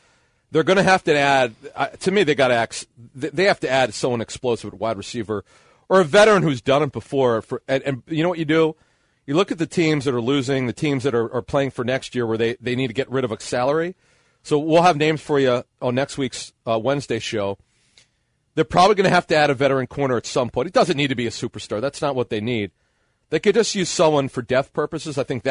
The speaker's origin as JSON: {"language": "English", "town": "Philadelphia", "region": "Pennsylvania", "country": "United States", "tie": "born or raised there", "said": "Growing up in the Philadelphia area, he was one of the guys."}